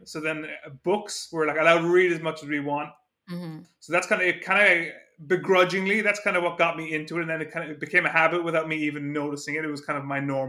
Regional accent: Ireland; I'm from Ireland, rural Ireland, so in the middle of nowhere where it's kind of just fields and Guinness, etc.

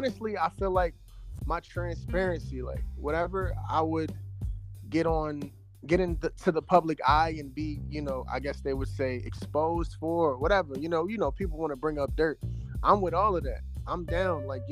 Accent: New Jersey, United States; Originally, I'm from South Jersey. You know what I mean? That's where I reside.

